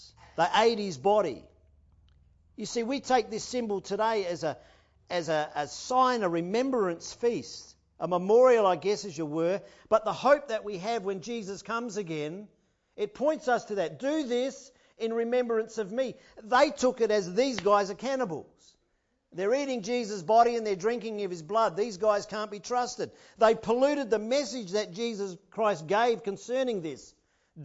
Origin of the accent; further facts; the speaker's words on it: Australia; now in New Zealand; I'm still an Aussie boy at heart, but I love it.